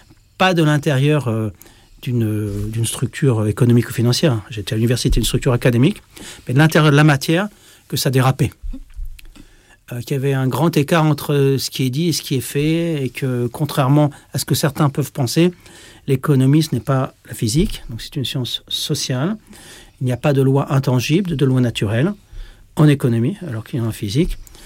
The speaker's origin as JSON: {"language": "French", "town": "Paris", "region": "Île-de-France", "country": "France", "said": "Alors, je viens de Paris."}